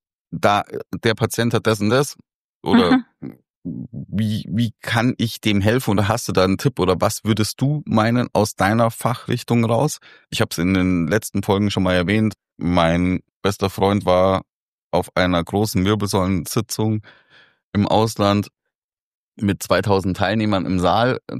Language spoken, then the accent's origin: German; Germany; oder ist das so wie bei uns in Deutschland?